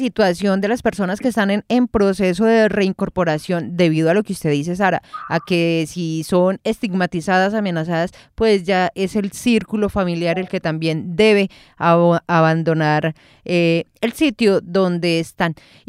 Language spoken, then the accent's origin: Spanish; Caldas, Colombia; now in Ituango, Colombia; yo tampoco soy de acá, yo vengo de Caldas y desde que llegué me enamoré. Ya voy a completar los 2 años